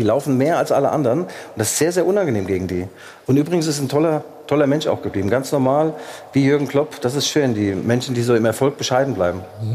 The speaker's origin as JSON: {"language": "German", "town": "Leipzig", "region": "Saxony", "country": "Germany", "said": "Ich sage das jetzt nicht als Leipziger, sondern als Leipziger."}